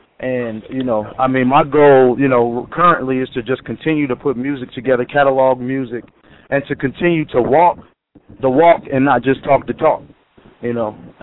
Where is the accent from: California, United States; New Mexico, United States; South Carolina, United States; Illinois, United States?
Illinois, United States; Chicago; some of the violence that's happening in my hometown, in Chicago.